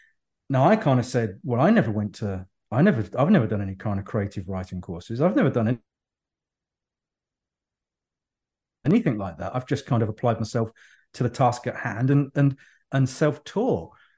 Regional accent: Birmingham, West Midlands, United Kingdom; born there; now in Isle of Wight, United Kingdom; I live on the Isle of Wight, but I was born in Birmingham. So I've been around people with strong accents all my life.

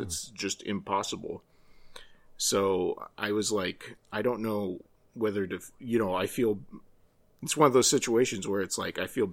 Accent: United States; based on, as an American, what I know of what happened in Russia.

